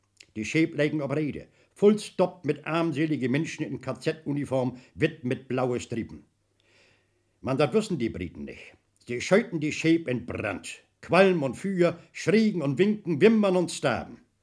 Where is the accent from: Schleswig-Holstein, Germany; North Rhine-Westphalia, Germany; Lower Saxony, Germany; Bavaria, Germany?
Schleswig-Holstein, Germany; Neustadt in Holstein; Mein Heimatstadt ist Nystadt an die Ostsee.